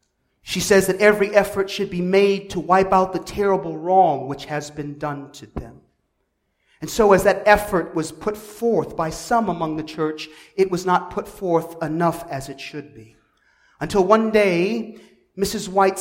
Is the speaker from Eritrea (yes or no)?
no; Chicago, Illinois, United States; But I'm from Chicago, one of the most diverse and racially segregated cities in America.